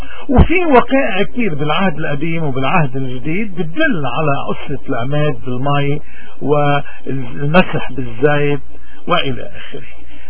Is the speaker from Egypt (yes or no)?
no; Lebanon; نحن كلبنانيين عنا كتير عادات وتقاليد، لانه بجبالنا خصوصا